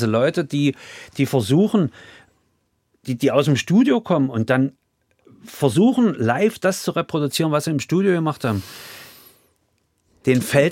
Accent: Halle, Saxony-Anhalt, Germany; accent: Halle; now in Berlin, Germany; Auch in 30 Jahren Berlin habe ich das nicht ablegen können.

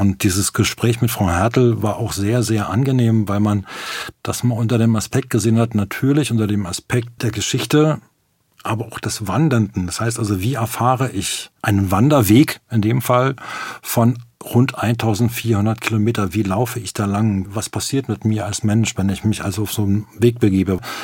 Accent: Berlin, Germany; weil ich bin halt in Berlin aufgewachsen, die Mauer stand für mich halt in Berlin

